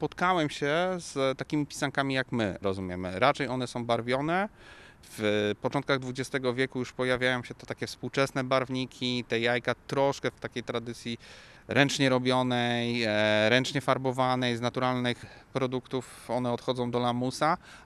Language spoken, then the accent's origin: Polish; Greater Poland Voivodeship, Poland; Na przykład ja wychowałem się w Wielkopolsce